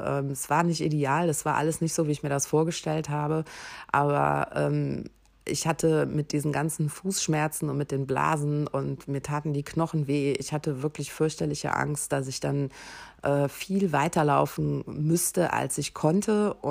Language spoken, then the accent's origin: German; Düsseldorf, North Rhine-Westphalia, Germany; habe eben jemanden aus Düsseldorf getroffen. Und das war auch schon schön in der Ferne dort jemanden aus meiner Heimatstadt zu treffen